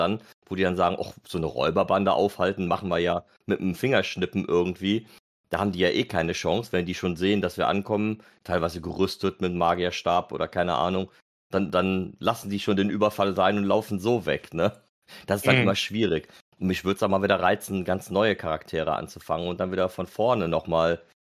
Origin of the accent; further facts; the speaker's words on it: Cologne, North Rhine-Westphalia, Germany; ich komme aus Köln